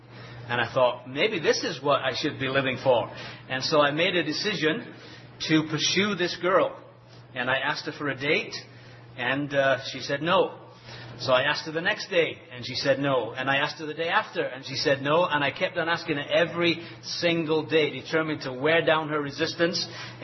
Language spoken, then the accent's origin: English; Leeds, Yorkshire and the Humber, United Kingdom; born there; I was born in England, in a city called Leeds in the northern part of England. Only child into a Roman Catholic family.